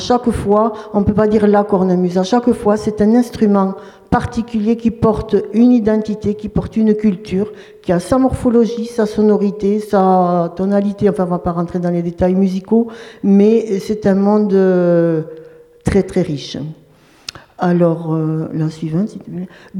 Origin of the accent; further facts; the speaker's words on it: Belgium; now in France; moi je suis pas d'ici. Je n'ai pas l'occitan dans mes chromosomes. Donc en fait, je viens du Grand Nord, du pays des géants, des dragons, de la Belgique.